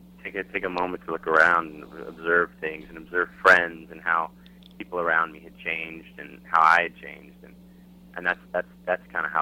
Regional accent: Nashville, Tennessee, United States; now in Los Angeles, United States; you know, I grew up in Nashville, Tennessee, so I grew up in a smaller town

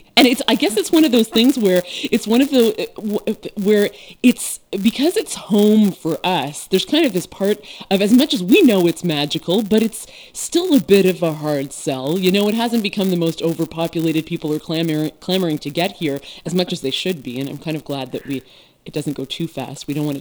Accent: Richmond, Quebec, Canada; Now, I grew up in Richmond and moved back in 2003, and I passionately love the townships.

